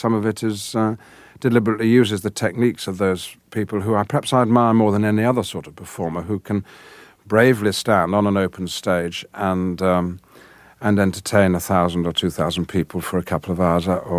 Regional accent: the north of England, United Kingdom; accent: northern English; identifiable as someone from the north of England, and so I got rid of my northern accent to a great extent and spoke received pronunciation English.

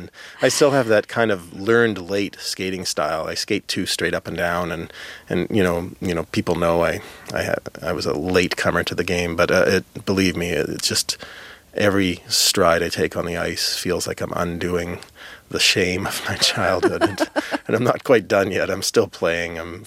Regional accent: Winnipeg, Manitoba, Canada; Growing up in Winnipeg, Canada

